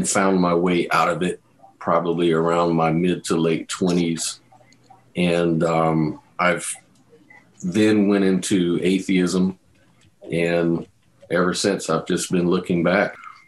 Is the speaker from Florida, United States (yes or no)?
yes; Tallahassee, Florida, United States; born there; So I was born in Florida, in Tallahassee, Florida, on that side of Florida.